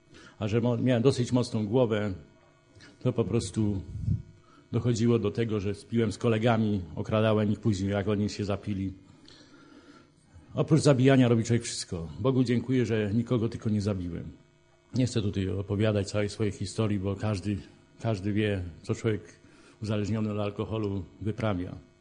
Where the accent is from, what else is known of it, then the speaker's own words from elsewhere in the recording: Szczecin, West Pomeranian Voivodeship, Poland; born there; urodziłem się w Szczecinie.